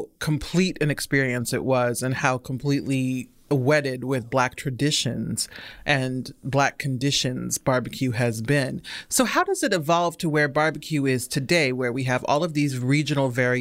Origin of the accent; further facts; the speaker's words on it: Omaha, Nebraska, United States; I'm a Midwesterner too. I'm from Omaha, Nebraska.